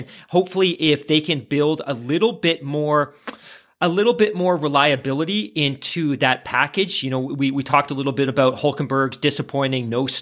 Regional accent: Canada; because I'm a Canadian

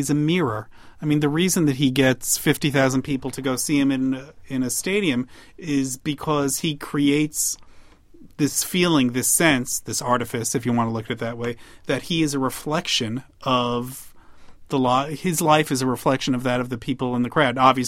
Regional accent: New Jersey, United States; You know, I grew up in New Jersey, so I was there for it.

